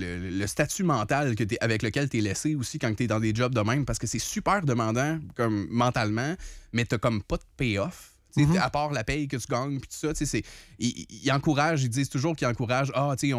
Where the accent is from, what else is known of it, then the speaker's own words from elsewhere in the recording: Montreal, Quebec, Canada; now in Quebec City, Canada; Je suis originaire de Montréal, mais ça fait 26 ans que je suis à Québec. Fait que oui, je suis un gars de Québec.